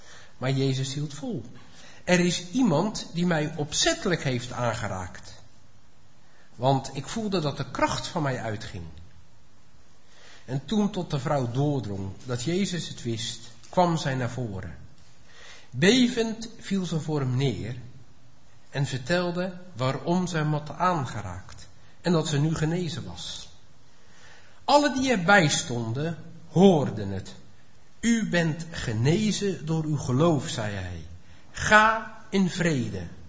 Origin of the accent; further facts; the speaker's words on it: Netherlands; Kijk, wij zijn als Nederlanders, en daar doen we als kerkendenominatie niet voor onder, maar als Nederlanders zijn wij veel meer thuis in de religie van hebben en doen.